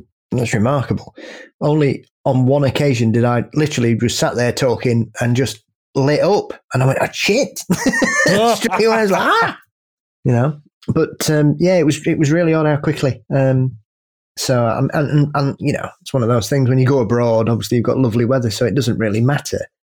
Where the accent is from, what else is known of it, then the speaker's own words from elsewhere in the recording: United Kingdom; being British is one of those great pieces of fortitude that we have